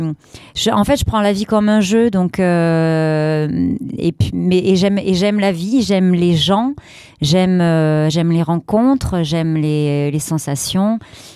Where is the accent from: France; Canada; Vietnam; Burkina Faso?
France; Toulouse, Occitanie; chanter dans des orchestres de variété dans le sud de la France, puisque je viens de Toulouse